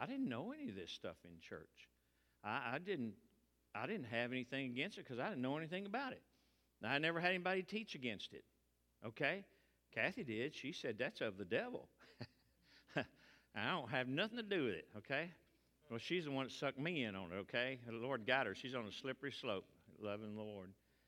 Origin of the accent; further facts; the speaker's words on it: Texas, United States; I'm a Texan. She's an Okie.